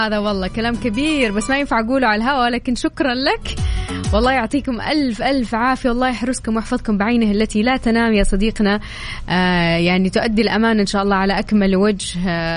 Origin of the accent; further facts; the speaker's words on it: Saudi Arabia; كان لما كنت عايشة هناك في الغربة كنا نجتمع إحنا الجيران تمانس على أنا سعودية على مصريين،